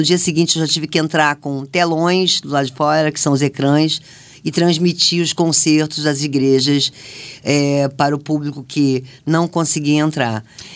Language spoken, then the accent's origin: Portuguese; Rio de Janeiro, Brazil; also born or lived in São Paulo; Eu, como você disse, sou paulista, criada no Rio de Janeiro.